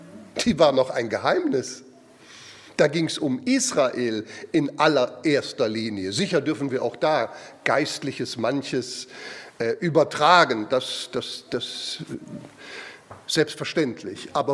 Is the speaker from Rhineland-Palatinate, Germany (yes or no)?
no; Cologne, North Rhine-Westphalia, Germany; Ich komme aus dem Raum Köln.